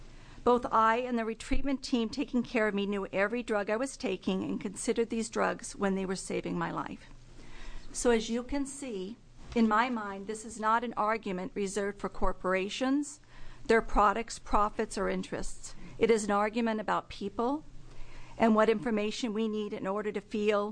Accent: Laurelhurst, Oregon, United States; born there; I'm a single mom. I was born in Laurelhurst and now live in Happy Valley.

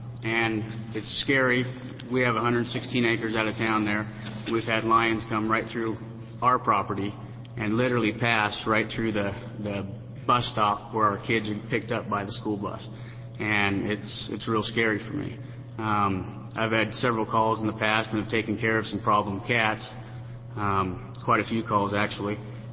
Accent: Halfway, Oregon, United States; I'm from Halfway, Oregon.

